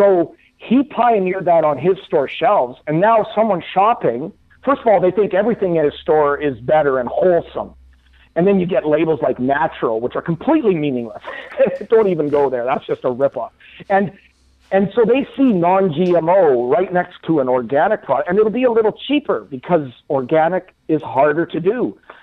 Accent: Saskatchewan, Canada; Now, I grew up in Saskatchewan. I can tell you, we don't grow corn up in Saskatchewan.

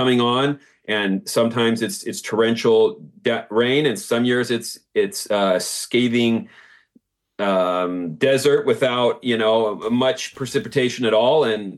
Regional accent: California, United States; also born or lived in North Dakota; I was born in North Dakota, but grew up my winters and my schooling here in Northern California.

